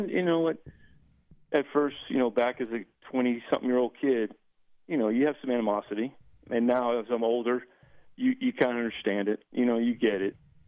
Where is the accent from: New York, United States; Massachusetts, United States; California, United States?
Massachusetts, United States; Boston; because I grew up in Boston, so I was a huge Celtics fan.